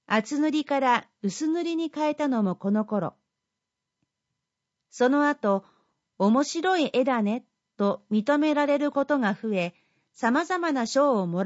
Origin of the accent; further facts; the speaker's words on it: Sukumo, Kochi, Japan; now in Hayama, Japan; 海と川が交わり、山の緑に囲まれた自然の豊かな景観は、生まれ育った四国足摺岬にほど近い宿毛町、現宿毛市、とも重なる部分が多くあり、ここで創作活動をしたいと思いました。